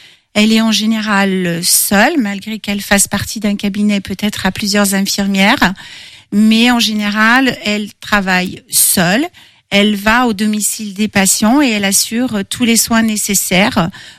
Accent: Le Pin-en-Mauges, Pays de la Loire, France; Alors, j'ai toujours vécu dans cette région. Je suis native du Pin-en-Mauges.

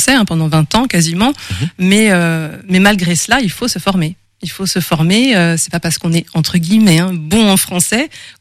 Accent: Châteaubriant, Pays de la Loire, France; born there; now in Nantes, France; J'habite actuellement à Nantes et depuis longtemps, depuis mes études, mais sinon je suis née à Châteaubriand.

